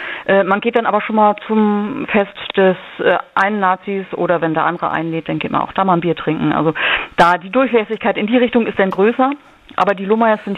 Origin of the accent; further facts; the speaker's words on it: Hamburg, Germany; moved away as an adult; now in Jamel, Germany; Wir sind in Hamburg aufgewachsen und haben unser halbes Leben dort verbracht in der Großstadt